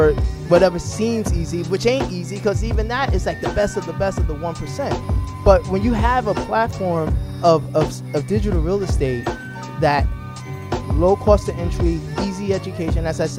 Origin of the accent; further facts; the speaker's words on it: Bronx, New York, United States; I'm from the Bronx, like you said. I'm from University Morris Heights, right? Yeah, right around the corner from where … did his thing, right?